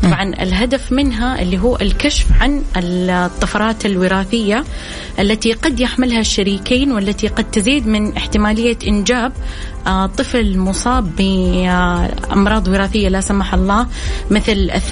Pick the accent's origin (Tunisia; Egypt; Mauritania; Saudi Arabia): Saudi Arabia; لانها الاكثر انتشارا عندنا في السعودية